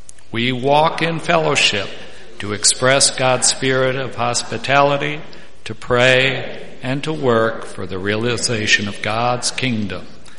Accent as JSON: {"language": "English", "region": "Wisconsin", "country": "United States", "tie": "born or raised there", "said": "My mother said to me after one Easter sermon that my hometown Wisconsin church would have fired me that afternoon for the words I said."}